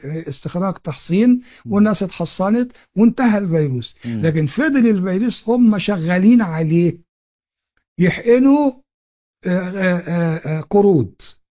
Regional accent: Egypt; وموجود هنا عندنا في مصر.

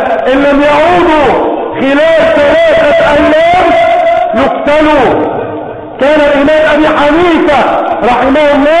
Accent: Egypt

